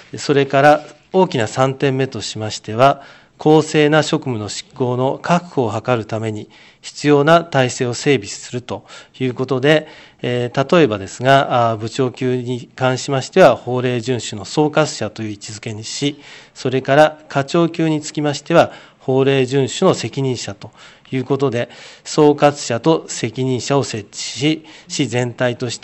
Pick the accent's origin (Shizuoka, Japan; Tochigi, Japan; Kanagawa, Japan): Kanagawa, Japan; Fujisawa; 自分は生まれも育ちも藤沢ですので、